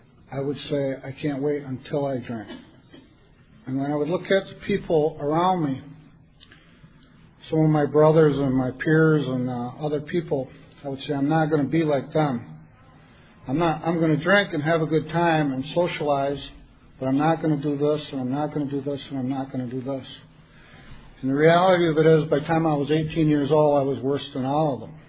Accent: New York, United States; I'm an alcoholic. I'm from Seneca Territory in western New York.

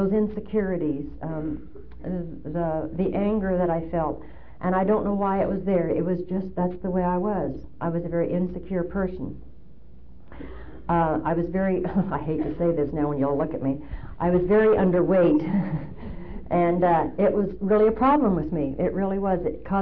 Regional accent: Canada; born there; I was born in Canada. A lot of you will have trouble with my accent. They really don't know where I'm from because I say house and out and about. And then I say y'all.

